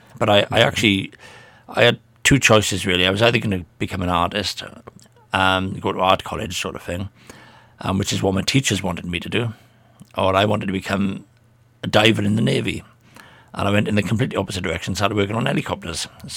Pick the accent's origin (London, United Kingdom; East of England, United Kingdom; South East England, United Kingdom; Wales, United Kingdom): Wales, United Kingdom; accent: Welsh; everybody, as soon as they hear my accent, will automatically think, oh, yeah, I remember him now … because of the Welsh.